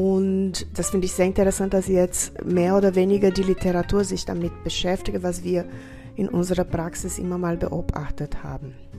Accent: Brazil; now in Germany; Ich komme selber ursprünglich aus Brasilien

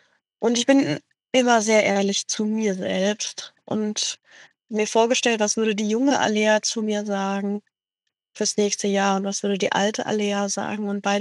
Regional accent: Hesse, Germany; bin hier im Rhein-Main-Gebiet, wo ich herkomme, viel auf Burgen und Schlössern gewesen.

